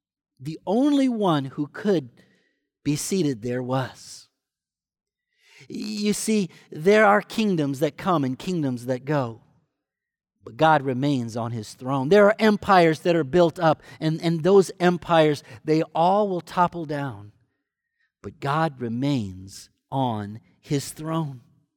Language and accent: English; Michigan, United States; As a child, I grew up in Michigan.